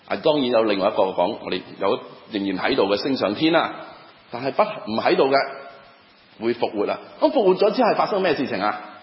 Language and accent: Cantonese; Guangdong, China; 我们广东人是这样说的，钱就不是万能。